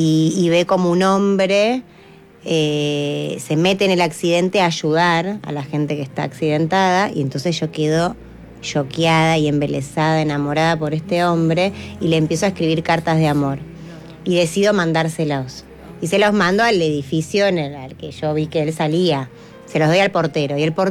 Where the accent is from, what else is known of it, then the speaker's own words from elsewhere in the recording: Buenos Aires, Argentina; Yo soy de Buenos Aires, sí.